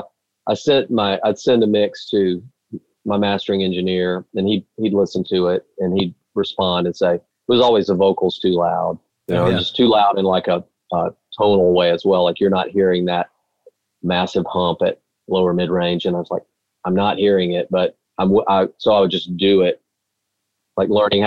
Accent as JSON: {"language": "English", "region": "Alabama", "country": "United States", "tie": "born or raised there", "said": "about the murder of Michael Donald, which is known as the last known lynching in America in 1981 in my hometown."}